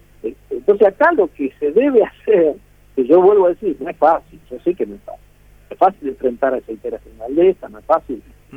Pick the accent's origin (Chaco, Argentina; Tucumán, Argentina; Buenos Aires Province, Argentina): Tucumán, Argentina; yo soy de Tucumán